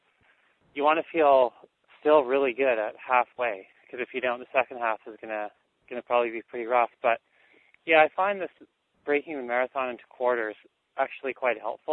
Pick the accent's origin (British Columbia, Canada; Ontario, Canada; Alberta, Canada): British Columbia, Canada; Vancouver; I grew up in Vancouver, so it was just a short drive down to Seattle